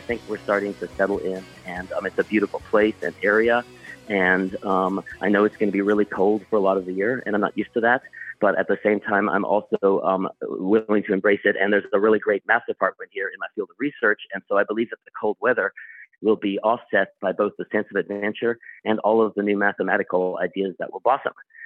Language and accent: English; South Africa; moved away; I guess I'm from South Africa, and also like, I'm also an immigrant. We moved in the 1970s. My parents decided they wanted to leave South Africa.